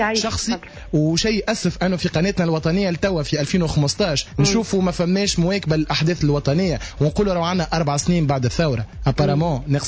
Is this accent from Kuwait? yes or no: no; Tunisia; انا مواطن تونسي بسيط جدا